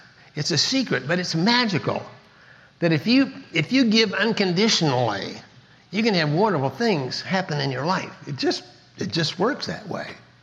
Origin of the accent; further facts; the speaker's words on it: Kansas, United States; Never been out of the four states of Kansas, Nebraska, Iowa, Missouri. I was a hayseed from Kansas.